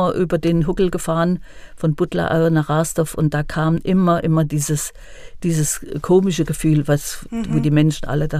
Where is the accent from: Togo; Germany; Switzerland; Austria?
Germany; Geismar, Thuringia; ich bin in Geismar groß geworden, das war 5 Kilometer Sperrgebiet.